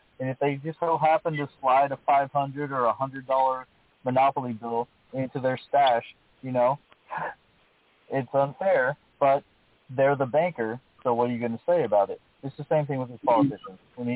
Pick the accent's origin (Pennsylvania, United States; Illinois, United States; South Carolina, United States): Illinois, United States; Chicago; I'm from Chicago. So when people leave Illinois and people leave Chicago, all these millionaires leave Chicago